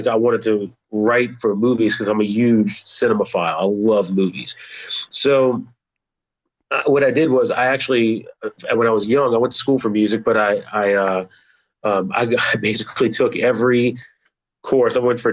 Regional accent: Metairie, Louisiana, United States; I grew up in a suburb of New Orleans called Metairie. It's right on. I grew up less than a mile from the New Orleans line, you know.

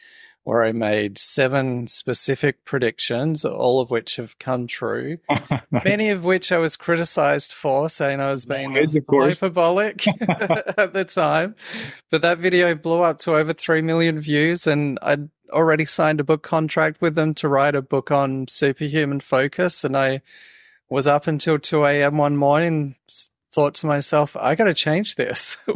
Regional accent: Australia; Yeah, I'm originally from Australia, as people will be trying to work out from the accent.

